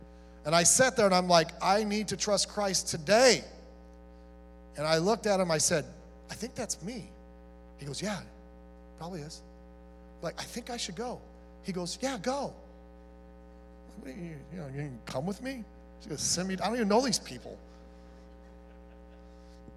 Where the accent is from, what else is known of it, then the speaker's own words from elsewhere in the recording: Long Beach, California, United States; I grew up in North Long Beach, 61st and Cherry. Lived in an apartment complex